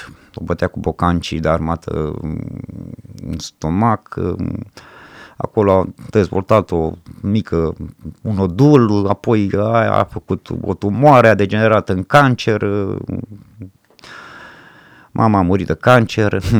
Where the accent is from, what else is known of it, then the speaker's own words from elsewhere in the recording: Ploiești, Prahova, Romania; born there; now in Timișoara, Romania; M-am născut în Ploiești, încerc să-mi caut locul